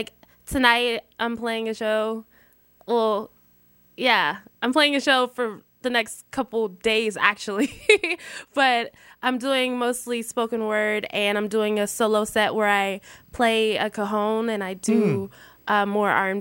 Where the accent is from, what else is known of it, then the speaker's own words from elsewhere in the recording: San Pedro, California, United States; now in Long Beach, United States; San Pedro.